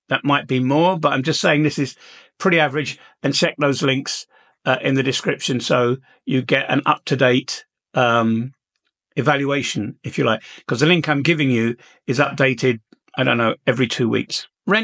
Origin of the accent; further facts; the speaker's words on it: England, United Kingdom; moved away as an adult; now in Balkans; I'm an Englishman in the Balkans and I'm over 70 and I've been living here for over 25 years.